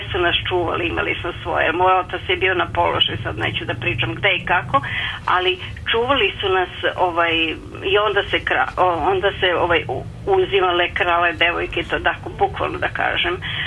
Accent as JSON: {"language": "Serbian", "region": "Vojvodina", "country": "Serbia", "said": "mada i u Vojvodini, ja sam iz Rejna"}